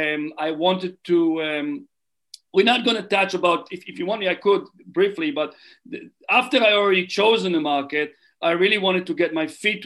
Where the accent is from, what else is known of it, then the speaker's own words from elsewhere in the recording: Israel; English is a second language; moved away as an adult; now in New Zealand; And at some point, they moved to Israel. So I was born and raised in Israel. And in the early 2000s, my girlfriend back then and I went to travel in New Zealand.